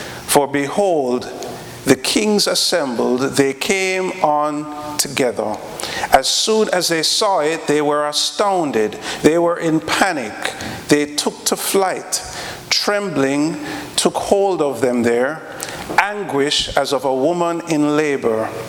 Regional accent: Jamaica; I'm from Jamaica

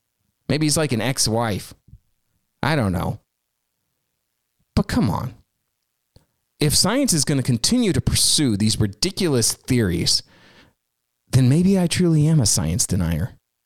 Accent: Washington, United States; Ladies and gentlemen, I am proud to announce to you that Washington State, my home state, what a great state we live in, don't we?

